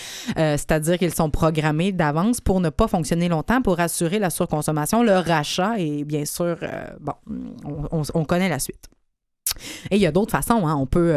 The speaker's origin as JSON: {"language": "French", "town": "Quebec City", "region": "Quebec", "country": "Canada", "said": "Moi, je viens de Québec."}